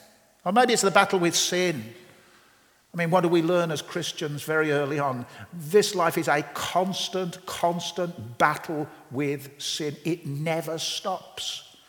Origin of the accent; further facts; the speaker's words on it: England, United Kingdom; I'm a visitor to here to Northern Ireland. Worst of all, I'm an Englishman.